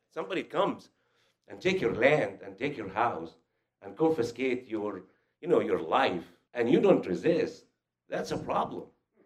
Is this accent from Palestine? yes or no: yes; West Bank, Palestine; English is a second language; I'm a Palestinian. I was born in Palestine, raised in Palestine. I was born after 1967 occupation in a village in the West Bank, about 7 kilometers north of Jerusalem.